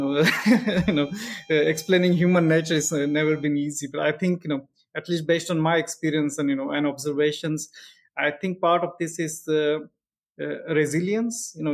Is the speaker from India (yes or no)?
yes; India; born there; I was born in India, in a rural part of India in southwest. And I actually, as a child, my family moved around quite a bit because my father worked in the FDA.